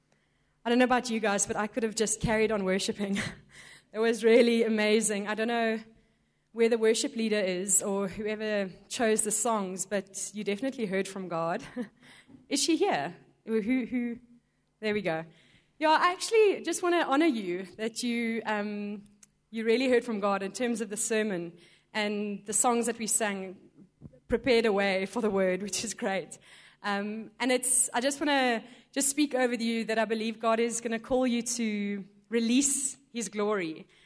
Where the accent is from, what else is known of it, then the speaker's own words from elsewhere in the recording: Johannesburg, Gauteng, South Africa; I come from Joburg. I'm working at a company called Deloitte, and I've been in Johannesburg for 2 years.